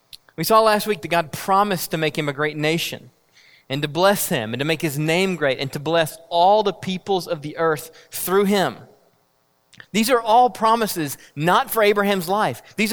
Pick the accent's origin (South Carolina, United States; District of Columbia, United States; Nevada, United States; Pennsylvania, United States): South Carolina, United States; accent: South Carolina; I call him in my South Carolina accent.